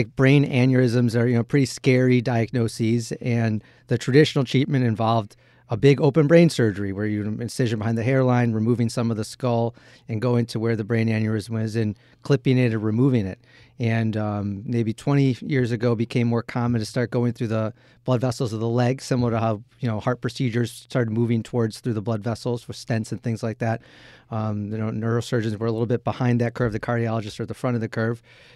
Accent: Chicago, Illinois, United States; So I'm a Midwesterner. I grew up in Chicago.

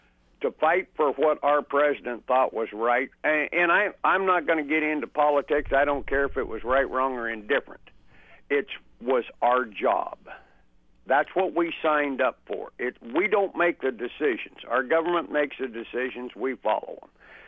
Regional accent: Oregon, United States; also born or lived in Idaho; now in Texas, United States; I grew up in Oregon.

